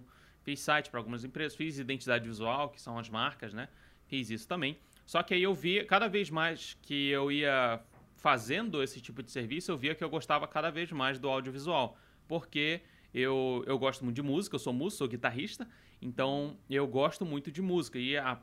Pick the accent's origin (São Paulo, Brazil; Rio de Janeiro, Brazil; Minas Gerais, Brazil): Rio de Janeiro, Brazil; sou do Rio de Janeiro